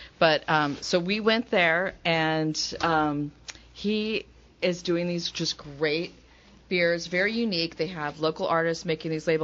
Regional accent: United States; As an American, you're going to have to expect that. And I'm a proud American, so I'm happy to talk about my country and also about the beer.

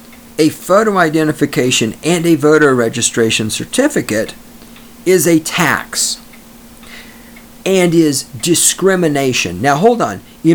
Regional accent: Texas, United States; For those of you new to the show wondering why I'm reading shit from Texas newspapers, that's because I'm from Texas.

